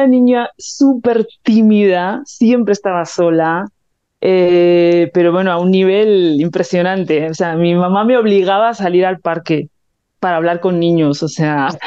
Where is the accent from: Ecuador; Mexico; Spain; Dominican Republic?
Spain; Basque Country; yo soy del País Vasco, soy de Euskadi, que es un territorio bien chiquito que está ahí al norte de España, pegadito a Francia. Y la verdad es que tuve la suerte, creo, de nacer allí